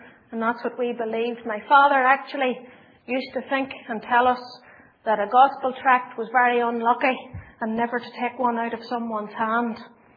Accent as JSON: {"language": "English", "town": "Donaghmore", "region": "Northern Ireland", "country": "United Kingdom", "tie": "born there", "said": "was born in a wee place called Donaghmore."}